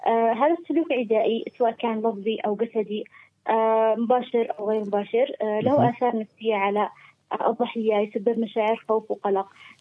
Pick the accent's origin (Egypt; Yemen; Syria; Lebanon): Yemen; بشكل عام إحنا كمجتمع يمني نشوف أنه قضايا التحرش هذه ما نتكلمش عنه،